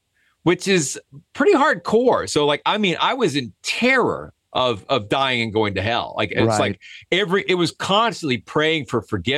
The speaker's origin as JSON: {"language": "English", "region": "Georgia", "country": "United States", "tie": "born or raised there", "lives_now": "Kennesaw, United States", "said": "I'm in Kennesaw, Georgia, which is different. I mean, we're like 18 miles away from my hometown. So I've been all over the world and somehow landed right smack next to my home."}